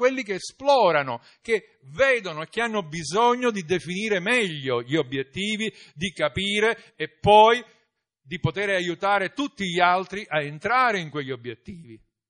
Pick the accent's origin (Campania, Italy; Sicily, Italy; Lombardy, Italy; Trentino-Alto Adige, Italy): Sicily, Italy; E noi sicuramente come siciliani, italiani in genere, ma siciliani